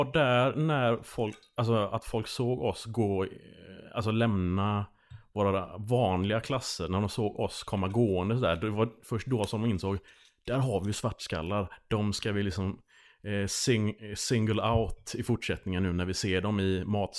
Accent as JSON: {"language": "Swedish", "town": "Landvetter", "region": "Västra Götaland County", "country": "Sweden", "tie": "born or raised there", "moved": "yes", "said": "Jag är uppvuxen i Landvetter."}